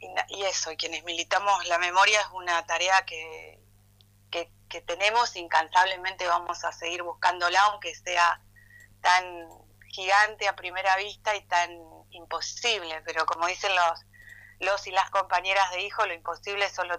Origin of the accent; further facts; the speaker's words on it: Argentina; nosotros como pueblo argentino